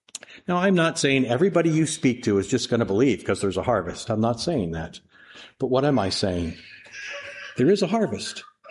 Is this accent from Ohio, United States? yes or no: no; New Jersey, United States; I grew up in New Jersey.